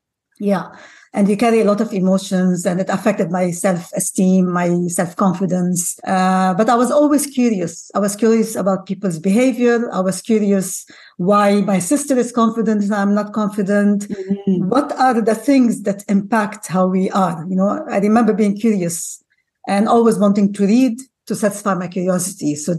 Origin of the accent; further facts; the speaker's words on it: Lebanon; also born or lived in Ghana; I'm from a mixed heritage. My father's Lebanese, my mother's Ghanaian. And I was born in Ghana, but ended up, you know, moving from a very young age, from about the age of 4 or 5 to Lebanon.